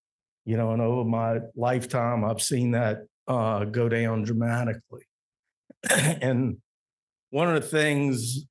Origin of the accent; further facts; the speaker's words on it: New Orleans, Louisiana, United States; You know, I'm a lifelong resident of Louisiana. I grew up in New Orleans fishing Lake Pontchartrain. We had a place in Hopedale.